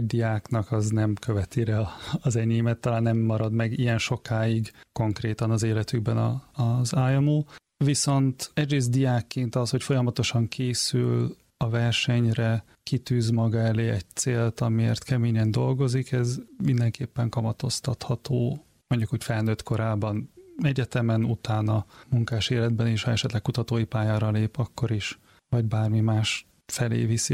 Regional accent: Norway; moved away as an adult; now in Hungary; Norvégiában születtem, és ott nőttem föl

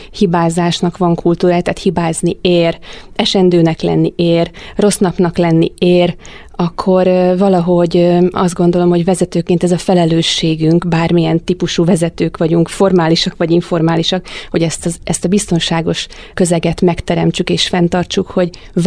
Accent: Szeged, Csongrád-Csanád, Hungary; simán el tudok tévedni GPS-tel is még otthon Szegeden úgy, hogy csak a szomszéd utcába kell mennem

